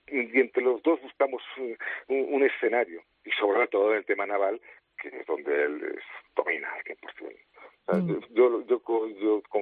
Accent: Catalonia, Spain; Tengo bastante disgusto con lo que está pasando en mi tierra. Muy, muy disgustado.

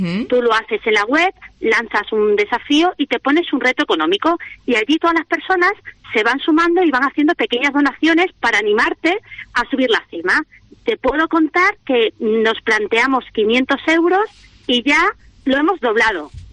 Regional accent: Cáceres, Extremadura, Spain; soy una chica de Cáceres, pues que bueno, con su perrita, pues sube a la montaña

